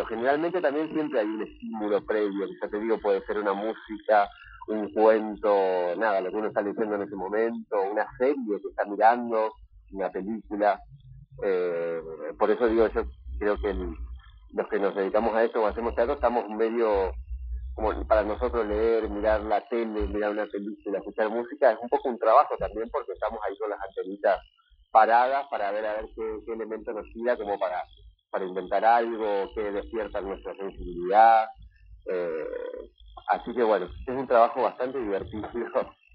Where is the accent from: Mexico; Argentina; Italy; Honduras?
Argentina; Concordia, Entre Ríos; born there; yo nací en Concordia, tengo ese dato. Viví muy poquito tiempo, pero nací así.